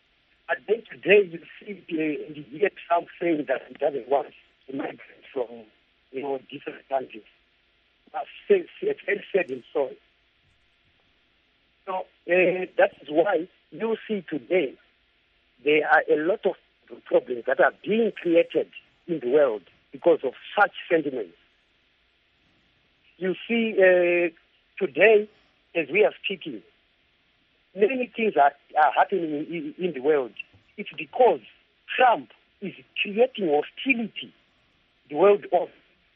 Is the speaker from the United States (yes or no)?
no; Mount Darwin, Mashonaland Central, Zimbabwe; from Mount Darwin.